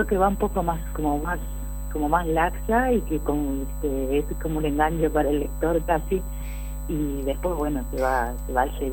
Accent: Orán, Salta, Argentina; yo no nací en Rosario, pero viví los años de mi infancia y mi adolescencia en una ciudad muy chiquita que se llama Orán, en la provincia de Salta.

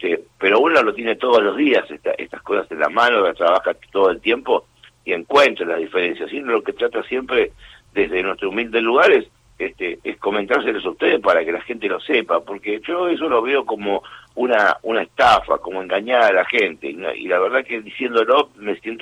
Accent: Morón, Buenos Aires Province, Argentina; yo por ejemplo, soy de Morón

